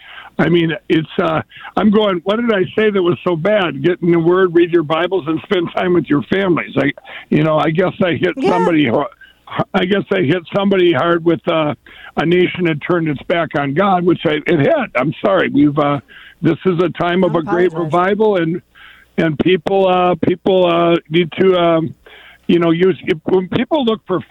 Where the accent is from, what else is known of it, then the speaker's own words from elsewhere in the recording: Minnesota, United States; I know people in my home state of Minnesota that actually have it right now